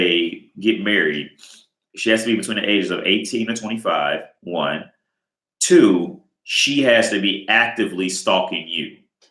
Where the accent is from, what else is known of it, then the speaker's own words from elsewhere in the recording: United States; now in Prague, Czech Republic; So here, if like, for instance, me, I come from America, I'm living in Prague.